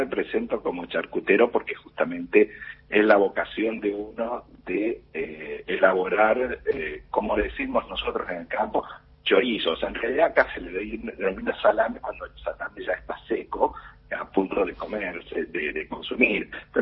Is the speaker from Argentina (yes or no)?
yes; Gálvez, Santa Fe, Argentina; yo soy de la Sangruesa.